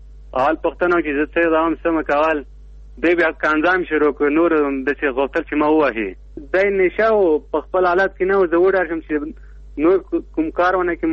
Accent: Logar, Afghanistan; now in Kabul, Afghanistan; زه د لوګر اوسېدونکی یم. پلان په کابل کې اوسېږم.

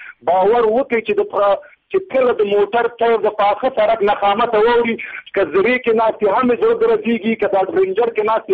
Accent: Nangarhar, Afghanistan; زه د ننګرهار سړی یم زه د ننګرهار په تیږه تیږه لیست لیست په ټولو ځایونو کې بلد یم

